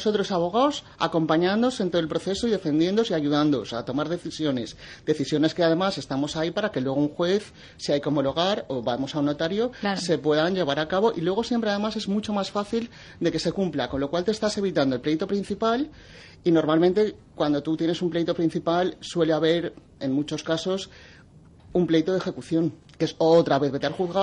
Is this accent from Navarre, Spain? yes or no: no; Denia, Valencian Community, Spain; soy de Denia, y ejerzo allí, sobre todo con los extranjeros.